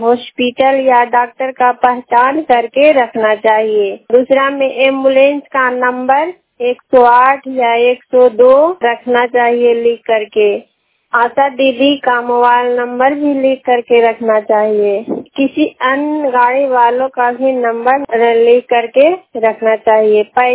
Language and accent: Hindi; Harnaut, Bihar, India; थाना हरनौत जिला नालंदा के रहने वाली हूँ।